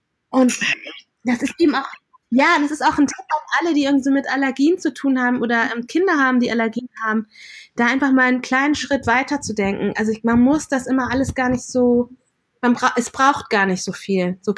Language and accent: German; Lower Saxony, Germany; born there; Also ich bin in Deutschland geboren, in Niedersachsen.